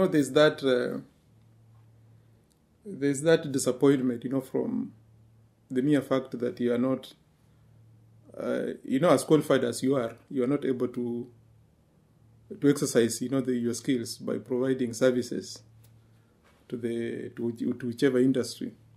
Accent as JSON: {"language": "English", "country": "Kenya", "also_born_or_lived": "China", "moved": "as an adult", "said": "I left Kenya, went to China, did my medical course in Chinese. Then I come here as a Kenyan doctor."}